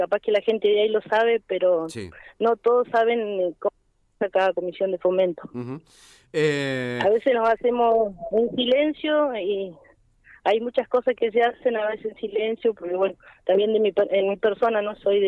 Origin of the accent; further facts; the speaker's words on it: Laguna Blanca, Argentina; born there; yo soy criada, nacida ahí en Laguna Blanca.